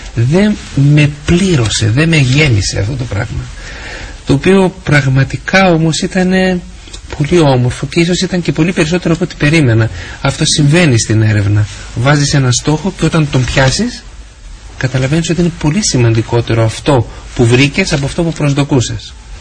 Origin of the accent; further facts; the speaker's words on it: Thessaloniki, Central Macedonia, Greece; Ήμουν από τη Θεσσαλονίκη, πήγαινα στο Άγιον Όρος